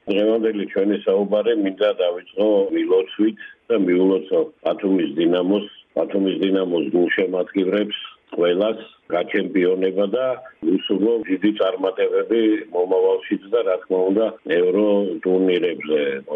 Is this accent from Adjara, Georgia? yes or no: yes; Batumi, Adjara, Georgia; მე როგორც ბათუმელი კაცი